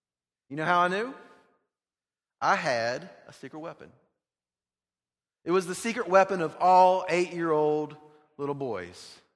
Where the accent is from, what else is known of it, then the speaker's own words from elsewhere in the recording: the South, United States; So I grew up in the South on a farm. They were very common.